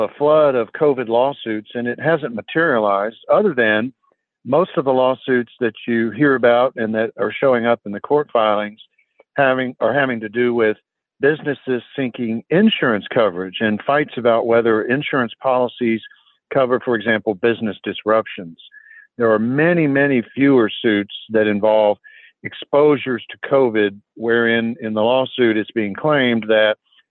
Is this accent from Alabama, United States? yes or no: no; Texas, United States; My home state of Texas, the governor has said, you don't have to wear a mask